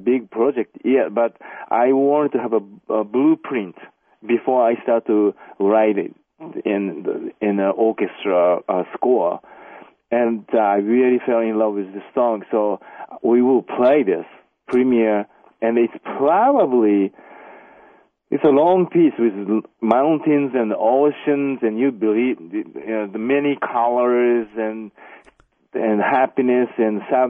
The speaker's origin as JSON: {"language": "English", "region": "Hyogo", "country": "Japan", "tie": "born or raised there", "said": "Well, because 1995, there was a big earthquake happened and destroyed my hometown."}